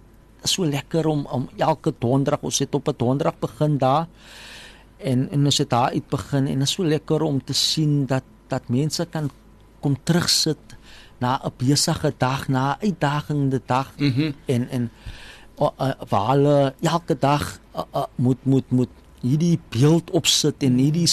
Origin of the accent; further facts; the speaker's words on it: Athlone, Western Cape, South Africa; Ek is van Athlone oorspronklik.